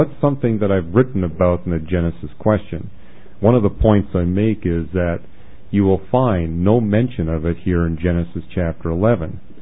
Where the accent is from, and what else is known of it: Canada